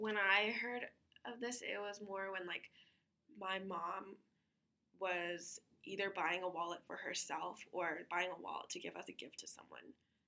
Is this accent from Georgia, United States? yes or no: yes; Georgia, United States; also born or lived in Pennsylvania; I was born in Pennsylvania, but I moved to Georgia, I think around like 4 years old. So I've lived in Georgia for most of my life. My parents are both from Seoul, Korea. And so my heritage is Korean, but I'm an American citizen.